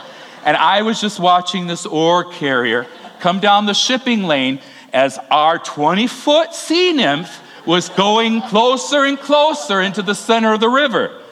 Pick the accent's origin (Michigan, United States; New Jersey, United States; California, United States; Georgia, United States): Michigan, United States; born there; I am a pure Michigander. I was born in Michigan.